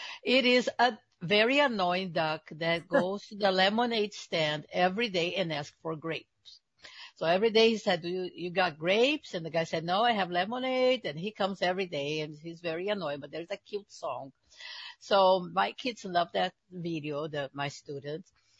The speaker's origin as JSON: {"language": "English", "country": "Brazil", "second_language": "English", "moved": "as an adult", "lives_now": "United States", "said": "I'm from Brazil. Mm-hmm. So I did write two books in Brazil, got them published. And then I moved here to United States in 1991, I think."}